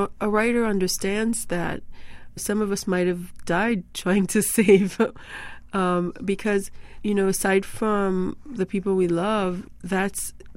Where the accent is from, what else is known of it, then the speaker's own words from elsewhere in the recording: Haiti; the earthquake in Port-au-Prince is certainly close to me. I'm from Haiti.